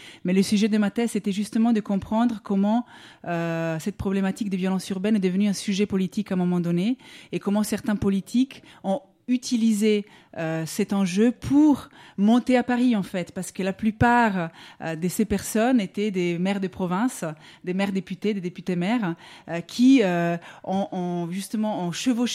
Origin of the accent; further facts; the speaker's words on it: Italian-speaking Switzerland, Switzerland; born there; moved away as an adult; je suis née en Suisse, donc dans la partie italienne de la Suisse.